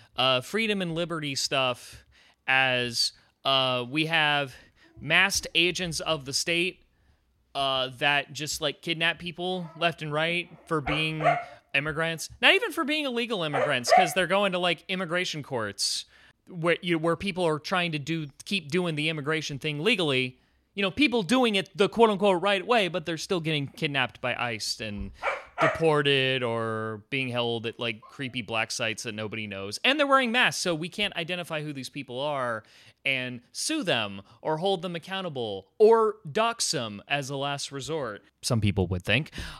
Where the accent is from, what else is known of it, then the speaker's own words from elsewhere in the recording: Lakewood, United States; in my hometown of Lakewood, which is where my parents still live, it's legal to shoot fireworks.